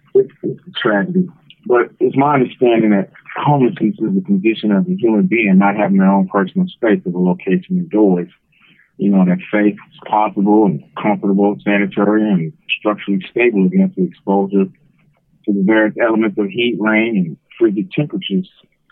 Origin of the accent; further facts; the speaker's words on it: Oakland, California, United States; now in Ione, United States; I'm from West Oakland, California. I've been incarcerated since I was 19, January 1986.